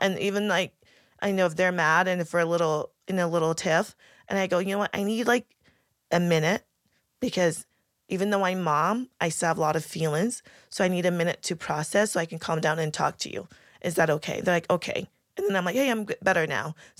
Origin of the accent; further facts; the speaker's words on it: Ghana; so I'm from Ghana, and so the culture is so different.